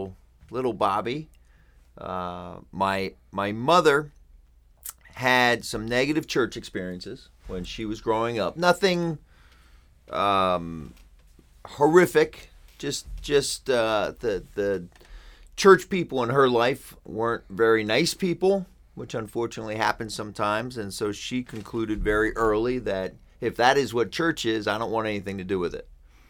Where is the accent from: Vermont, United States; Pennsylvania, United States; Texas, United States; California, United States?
Pennsylvania, United States; Lancaster; I am from Lancaster, Pennsylvania. I was born and raised here. I was born in Lancaster General Hospital right down the street. And yeah, I've lived here most of my life.